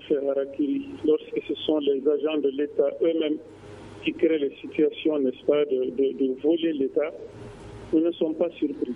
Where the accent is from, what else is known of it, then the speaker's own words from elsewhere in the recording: Mali; en tant que malien, citoyen malien